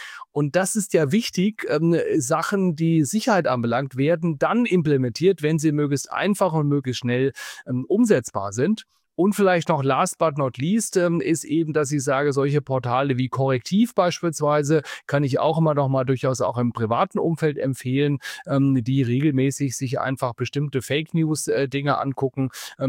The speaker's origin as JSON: {"language": "German", "region": "Berlin", "country": "Germany", "said": "Also ich habe den Tagesspiegel als Berliner beispielsweise abonniert"}